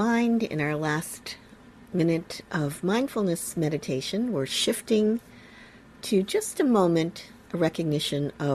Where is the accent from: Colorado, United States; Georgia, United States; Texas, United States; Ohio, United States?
Ohio, United States; I myself am Japanese American. … My dad gave that to me. I grew up in Ohio.